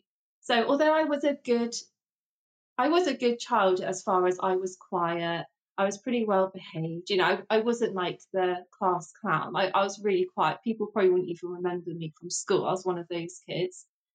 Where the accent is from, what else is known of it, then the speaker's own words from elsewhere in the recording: Brent Knoll, South West England, United Kingdom; So the village I grew up in is called Brent Knoll, and it's basically a village of like 3,000 people.